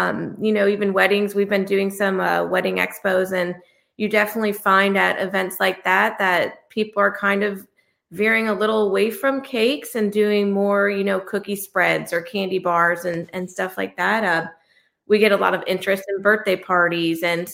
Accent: Florida, United States; also born or lived in Connecticut / Port Charlotte / Tampa / Fort Myers; I was born in Connecticut, but we moved to Florida. I was in elementary school. We actually moved to Port Charlotte, then kind of bounced to Tampa and then made our way to Fort Myers.

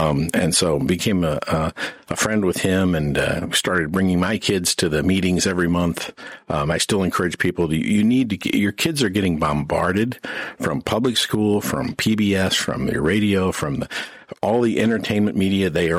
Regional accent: Ferguson, Missouri, United States; also born or lived in New Melle, Missouri; I grew up in Ferguson, mostly. You know, we left in the fourth grade, moved out to New Melle, Missouri, and grew up the rest of my years out there.

